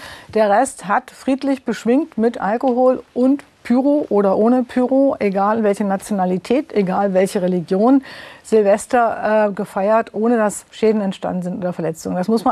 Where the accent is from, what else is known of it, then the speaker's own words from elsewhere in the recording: Southern Germany, Germany; also born or lived in Berlin; Berlin war immer zweite Heimat. Es gab immer eine Wohnung in Berlin, aber aufgewachsen bin ich in der Tat in Süddeutschland, in der Nähe vom Bodensee. In der Tat ist es dort sehr idyllisch